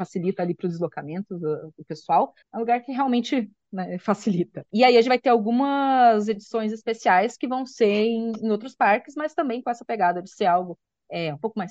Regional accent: Curitiba, Paraná, Brazil; Então, eu tenho 31 anos, sou daqui de Curitiba

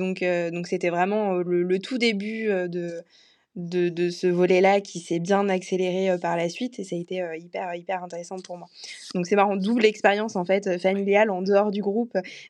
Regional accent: Grand Est, France; Et je suis originaire de Lorraine, là où est le siège social et là où a commencé l'aventure de Semain en 1838.

